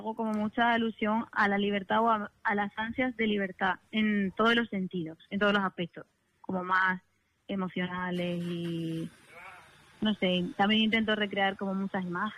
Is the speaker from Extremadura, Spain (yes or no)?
yes; Extremadura, Spain; muchos conciertos en Extremadura y estoy muy contenta porque he recibido mucho cariño de la gente de mi tierra